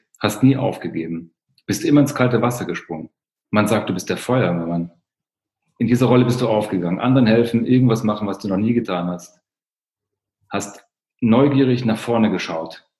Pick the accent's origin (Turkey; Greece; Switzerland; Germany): Germany; eastern Germany; Ich bin im Osten aufgewachsen, das war so ein Muster, was ich kenne.